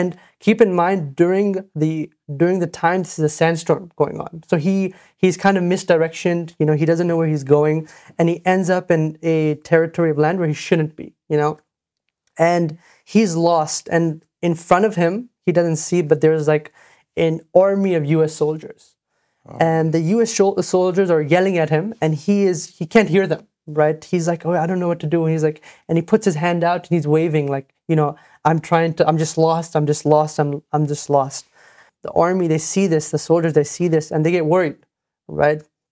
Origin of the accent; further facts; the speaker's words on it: St. Louis, Missouri, United States; also born or lived in Portland, Oregon; We were born in Portland, Oregon. Okay. Our heritage, you know, our family's from India. We grew up in St. Louis, Missouri, you know, okay.